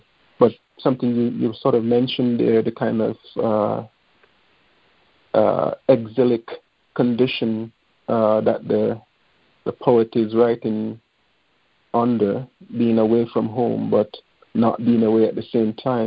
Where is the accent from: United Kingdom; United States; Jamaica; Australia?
Jamaica; I am a Jamaican